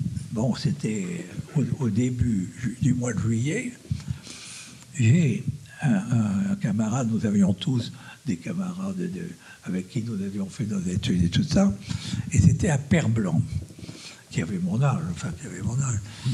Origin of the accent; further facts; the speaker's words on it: France; Oh, mais je ne parle pas un mot d'anglais. Non, quand on est français, on ne parle pas l'anglais.